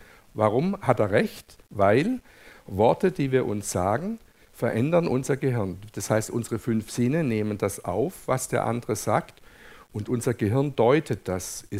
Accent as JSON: {"language": "German", "country": "Germany", "said": "Sie hier in Österreich und wir bei uns in Deutschland"}